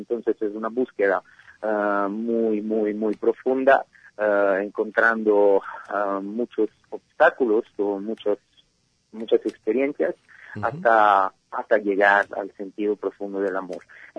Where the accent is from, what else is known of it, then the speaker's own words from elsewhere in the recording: Italy; Spanish is a second language; yo soy el único italiano, se siente el acento, pero soy el único italiano y todo